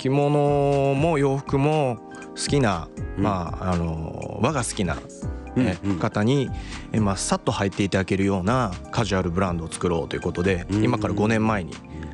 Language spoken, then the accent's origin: Japanese; Kumamoto, Japan; 僕も実は熊本出身で、